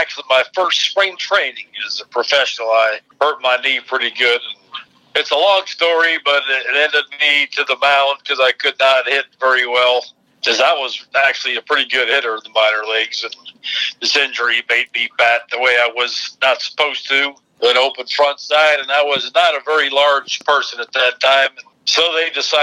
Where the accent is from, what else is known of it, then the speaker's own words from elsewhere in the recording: Miami, Florida, United States; Yes, and I grew up in Miami back in the 60s and the 50s.